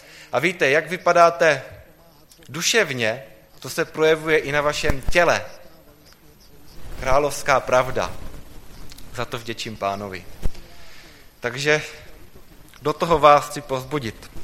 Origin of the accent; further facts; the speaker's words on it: South Moravia, Czechia; jsem tedy z Jižní Moravy